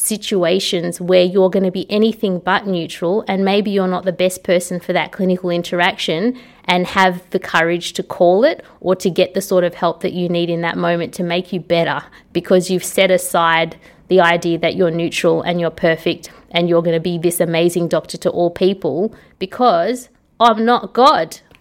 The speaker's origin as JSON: {"language": "English", "country": "Australia", "said": "I'm asking you because I'm Aussie and you're clearly not."}